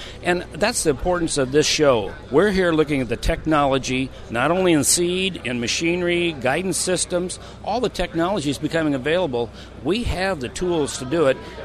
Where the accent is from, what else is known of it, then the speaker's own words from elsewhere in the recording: Auburn, Illinois, United States; I'm from Auburn, Illinois, just about 50 miles straight west of here.